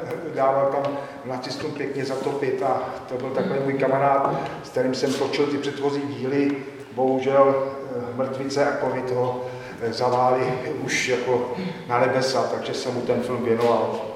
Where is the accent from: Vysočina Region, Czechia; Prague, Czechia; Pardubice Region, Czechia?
Prague, Czechia; protože já jsem z Libně, z Prahy